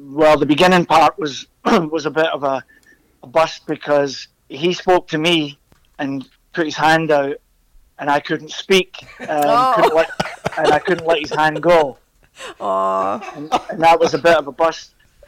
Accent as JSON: {"language": "English", "town": "Glasgow", "region": "Scotland", "country": "United Kingdom", "tie": "born or raised there", "said": "So he asked me if I was from Glasgow or Edinburgh, and I said, Glasgow."}